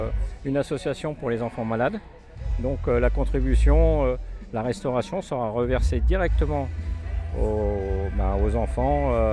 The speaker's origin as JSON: {"language": "French", "town": "Clairoy", "region": "Hauts-de-France", "country": "France", "tie": "born or raised there", "said": "Clairoy, c'est parce que moi ici je suis natif de Clairoy."}